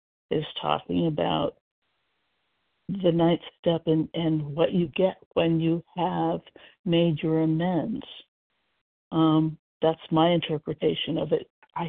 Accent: Portland, Oregon, United States; I am from Portland, Oregon

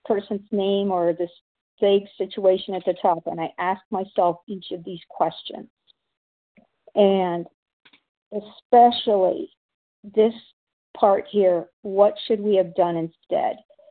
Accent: Washington, United States; I am from Washington State

